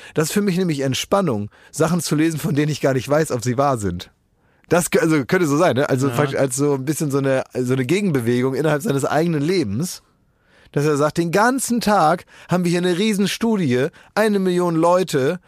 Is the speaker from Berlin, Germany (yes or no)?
yes; Berlin, Germany